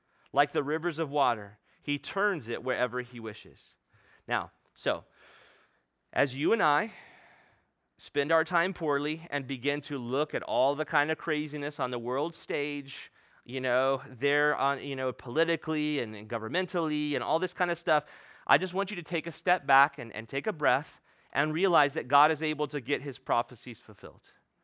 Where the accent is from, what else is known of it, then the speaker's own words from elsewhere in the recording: Texas, United States; Now, I grew up in Texas, and so, you know, whenever, you know, I lived in South Texas outside of Corpus Christi